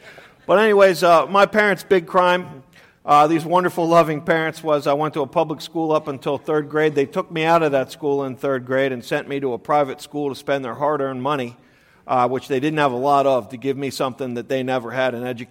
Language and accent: English; Baltimore, Maryland, United States; I grew up in Baltimore of a wonderful family.